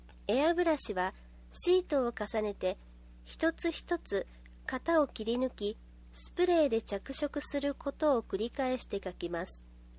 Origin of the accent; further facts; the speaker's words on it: Nara, Japan; 奈良で生まれ育ち、もう64年。これからも大好きな奈良で生きていくと思います。